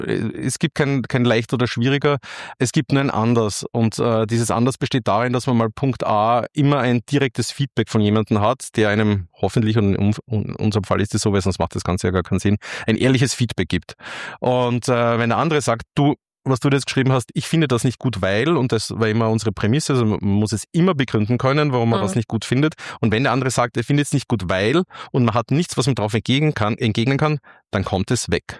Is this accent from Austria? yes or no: yes; Leoben, Styria, Austria; born there; now in Vienna, Austria; also Wien ist ja nicht meine Geburtsstadt, das ist Leoben in der Steiermark, aber Wien ist meine Wahlheimat mittlerweile geworden